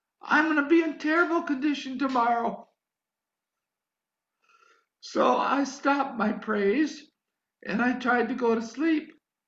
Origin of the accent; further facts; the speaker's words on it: New York, United States; also born or lived in Alaska; I was born in New York, brought up in New York, spent most of my early days in New York, but I spent 5 years in Alaska in my early 20s.